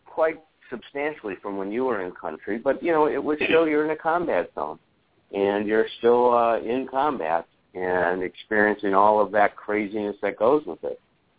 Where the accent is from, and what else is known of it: Chicago, Illinois, United States; born or raised there